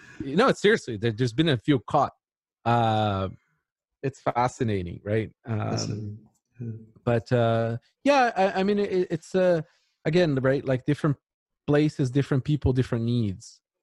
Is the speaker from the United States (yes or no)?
no; Brazil; I grew up in Brazil. There's physical considerations there for security.